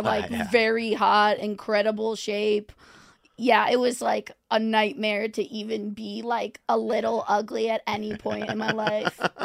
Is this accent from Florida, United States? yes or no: no; California, United States; Well, I'm from Orange County, California.